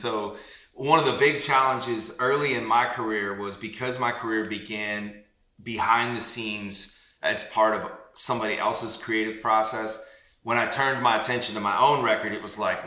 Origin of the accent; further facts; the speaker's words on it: Midwest, United States; No, I grew up in the Midwest, and so it was baseball, basketball, and football.